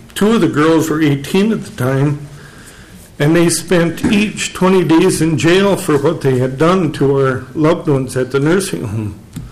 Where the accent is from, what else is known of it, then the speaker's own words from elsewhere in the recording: Briceland, Minnesota, United States; Madam Chairman … I'm from Briceland, Minnesota. which is about 30 miles west of Albert Lea